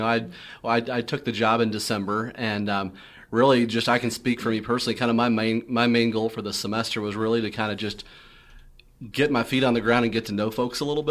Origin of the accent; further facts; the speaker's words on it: Missouri, United States; also born or lived in Nebraska; And, you know, I'm from Missouri, but I've spent my last 4 years in Nebraska.